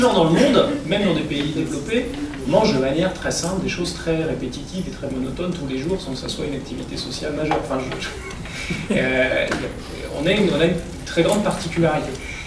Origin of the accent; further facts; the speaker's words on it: France; est liée au fait que nous sommes français